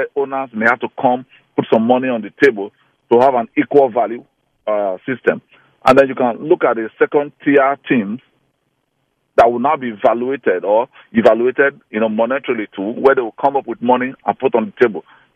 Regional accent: Nigeria; now in United States; I'm originally from Nigeria

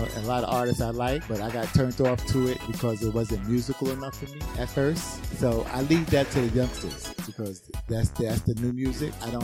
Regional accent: Brownsville, New York, United States; I was insecure growing up in Brownsville.

